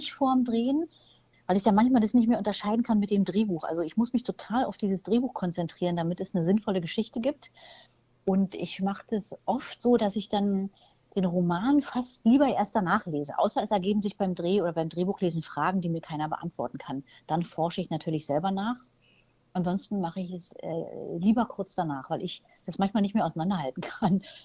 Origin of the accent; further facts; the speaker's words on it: East Germany, Germany; Und wir kommen ja beide aus der DDR und kennen da auch viele Leute